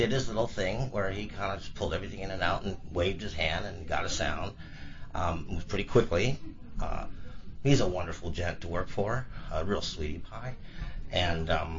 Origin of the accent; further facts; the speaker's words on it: Milwaukee, Wisconsin, United States; also born or lived in Encino, California; I grew up in Milwaukee. I was born in Encino, California, so I'm a Cali boy.